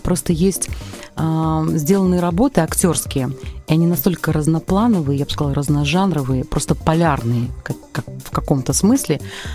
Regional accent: Minsk, Belarus; здесь, у себя на родине, на родной земле, в прекрасном нашем городе Минске.

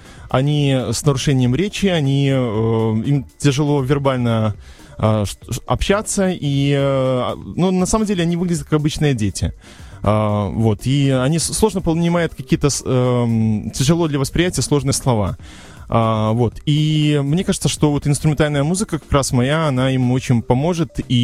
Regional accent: Babruysk, Mogilev Region, Belarus; я сам родом из Бобруйска

